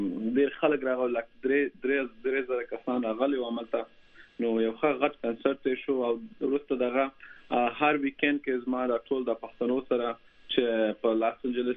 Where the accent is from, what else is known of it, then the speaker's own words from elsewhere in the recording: Afghanistan; now in United States; دا 2015 کې زه د افغانستان نه راغلی یم امریکا ته او دا درې کال کې چې زه تم په امریکا کې.